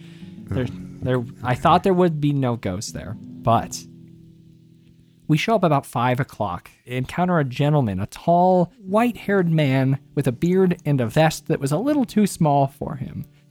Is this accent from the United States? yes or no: yes; Missoula, Montana, United States; he asked us where we were from, and I said I was from Missoula